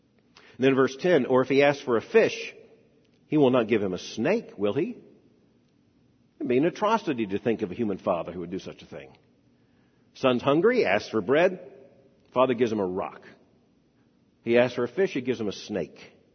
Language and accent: English; Lakeland, Florida, United States; born there; She mentioned I was born in Lakeland, Florida.